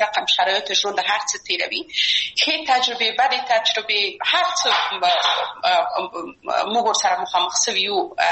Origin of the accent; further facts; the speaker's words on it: Kabul, Afghanistan; موږ د مکرانو په ساحه کې لوی سوي وو، هلته زموږ بلدتیا ډېره زیاته وه